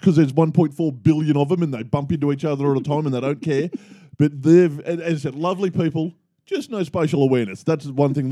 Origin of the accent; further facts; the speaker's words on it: Australia; What if I said, because I'm Australian, what if I said all Australians are idiots?